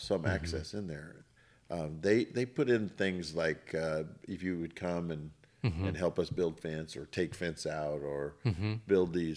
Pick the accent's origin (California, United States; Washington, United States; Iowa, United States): Washington, United States; Coulee City; And that's the, just me growing up in Cooley City, and I don't take dry falls for granted.